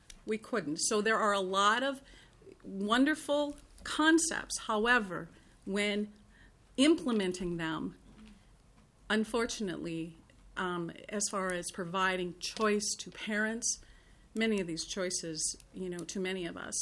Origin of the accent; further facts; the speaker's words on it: Red Lake Falls, Minnesota, United States; I grew up in Red Lake Falls.